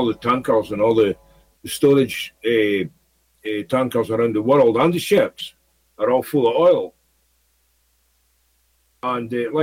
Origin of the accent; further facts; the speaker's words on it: Aberdeen, Scotland, United Kingdom; I was brought up in Aberdeen, in Scotland, which is an oil city. That's our Houston.